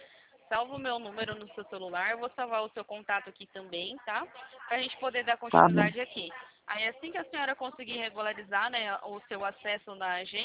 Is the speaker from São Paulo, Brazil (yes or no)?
yes; Campinas, São Paulo, Brazil; Eu sou de Campinas.